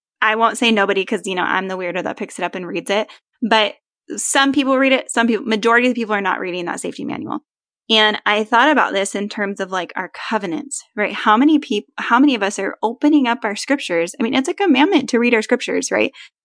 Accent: California, United States; I thought, man, I needed to go because I grew up in California.

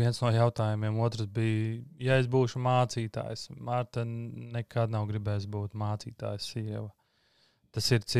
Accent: Viesīte, Jēkabpils Municipality, Latvia; es pats nāku no Viesītas, mazas pilsētas

